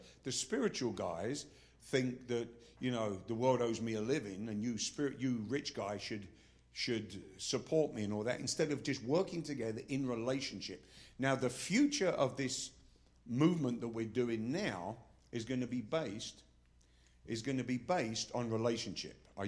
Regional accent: England, United Kingdom; damn it, I'm English, so I can do both.

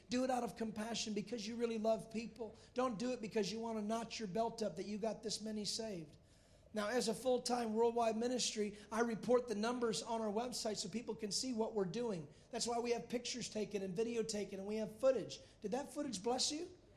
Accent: Texas, United States; Now, confilled? That was a new word. I'm from Texas.

